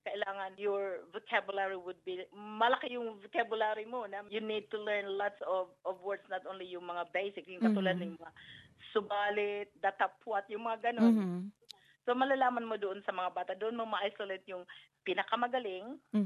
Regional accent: Eastern Visayas, Philippines; Tagalog is a second language; now in Australia; Bisaya kasi ako eh. I'm from Leyte. So, pero I know how to speak the Tagalog kasi yung mama ko nga, mother ko is from Luzon, from Manila.

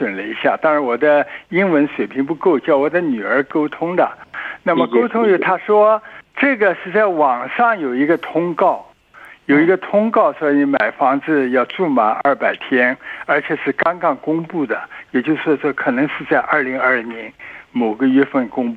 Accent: China; 我们中国人都是喜欢花了钱就息事宁人就完了

